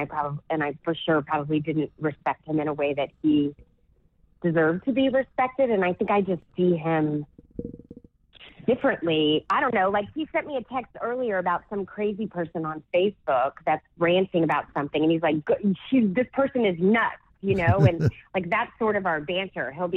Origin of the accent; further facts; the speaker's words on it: Houston, Texas, United States; now in Dallas, United States; So, Dallas isn't terribly humid. I grew up in Houston, which is really humid.